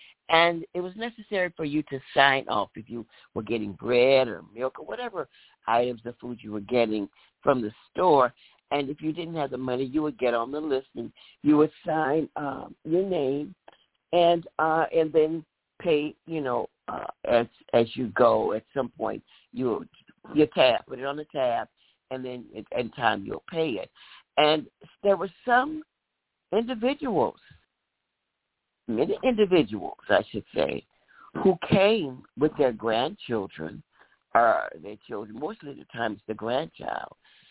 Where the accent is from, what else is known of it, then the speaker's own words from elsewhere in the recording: New Orleans, Louisiana, United States; now in Chicago, United States; And I'm from New Orleans. New Orleans was like the slave capital of the United States.